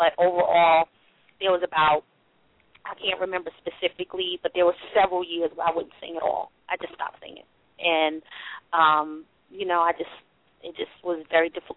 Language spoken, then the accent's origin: English; Brooklyn, New York, United States; I grew up in Brooklyn. I grew up in church.